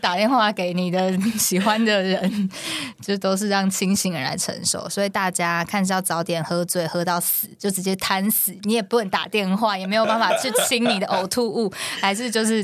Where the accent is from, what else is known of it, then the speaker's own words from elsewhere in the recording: Keelung, Taiwan; 我也是基隆人，